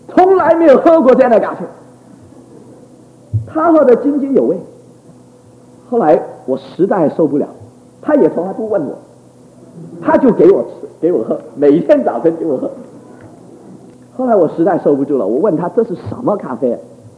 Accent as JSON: {"language": "Chinese", "country": "Taiwan", "said": "我说不是不是，我们是本省人，本省人有一种光荣"}